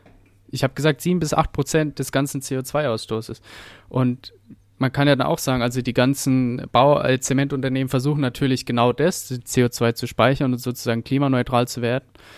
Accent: Heidelberg, Baden-Württemberg, Germany; aus meiner Heimat, aus Baden-Württemberg in Deutschland, Heidelberg, klar.

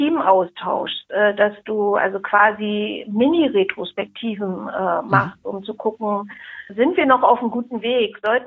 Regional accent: Berlin, Germany; bin Berlinerin mit Leib und Seele, was man unschwer erhören kann und erhören wird.

